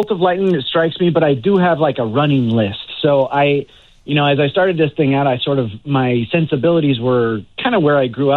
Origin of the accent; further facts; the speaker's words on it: Iowa, United States; now in Los Angeles, United States; So I've been in Los Angeles for about 20 years. I'm from the Midwest. I grew up in Iowa.